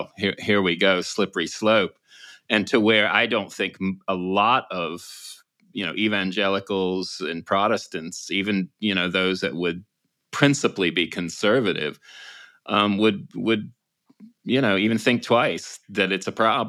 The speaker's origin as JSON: {"language": "English", "region": "Virginia", "country": "United States", "tie": "born or raised there", "said": "I grew up in Virginia, and we still had enough of the kind of old Southern culture"}